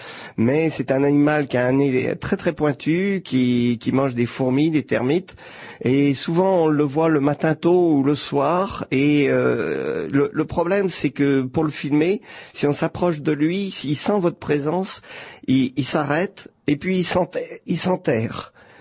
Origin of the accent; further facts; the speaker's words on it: Pays de la Loire, France; born there; je suis né en France, en fin fond d'un petit village de 500 habitants en Vendée.